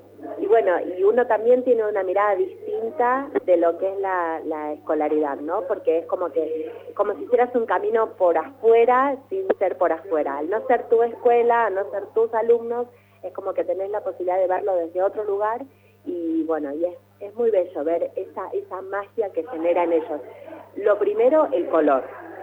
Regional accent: Zapala, Neuquén, Argentina; born there; se da la particularidad de que yo soy nacida acá en Zapala, pero bueno, nada, no es que viví mi vida acá en Zapala

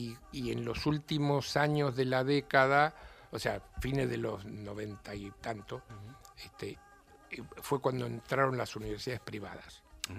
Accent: Buenos Aires, Argentina; yo nací en Colegiales. Ah. Y mi juventud fue en Belgrano. Y ahora, bueno, estoy en Las Cañitas

